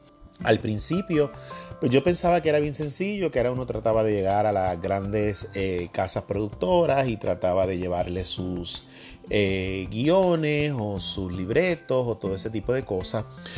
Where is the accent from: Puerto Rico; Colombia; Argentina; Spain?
Puerto Rico; now in Los Angeles, United States; Esa es una de las cosas que vi de aquí de Los Ángeles. Cuando llegué, a diferencia de Puerto Rico, con muchas ocasiones nosotros podemos aceptar proyectos